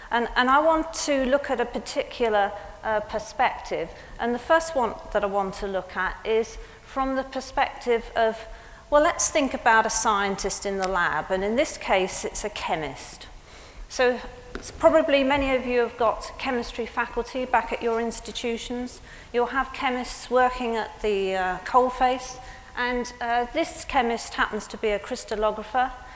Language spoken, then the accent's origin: English; Bath, South West England, United Kingdom; So I come from Bath